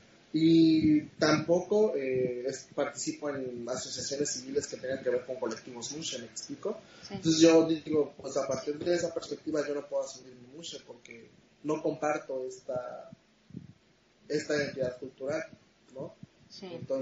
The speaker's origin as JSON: {"language": "Spanish", "town": "Juchitán", "region": "Oaxaca", "country": "Mexico", "said": "Yo soy de Juchitán, Oaxaca, es decir, yo soy de Juchitán, Oaxaca, ¿no? Mi padre es oaxaqueño y mi madre es chiapaneca. Somos del sureste del país."}